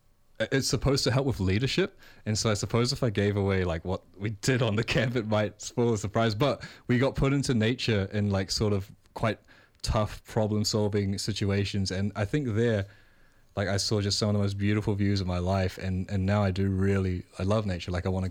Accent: Auckland, New Zealand; And so I grew up in South Auckland with my Malaysian mother.

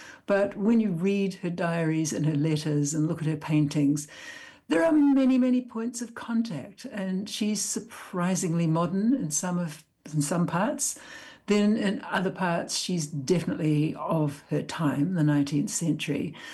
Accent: Taranaki, New Zealand; I'm a poet. I'm from Taranaki.

